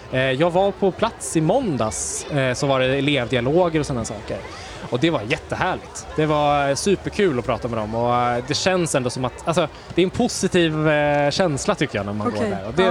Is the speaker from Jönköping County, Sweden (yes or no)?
no; Järna, Stockholm County, Sweden; Nej, men jag kommer från Järna utanför Södertälje.